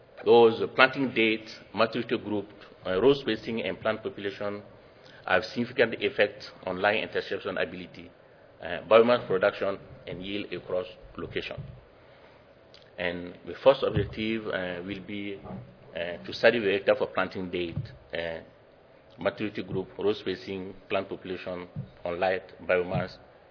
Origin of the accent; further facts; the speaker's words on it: Mali; I am from Mali, West Africa.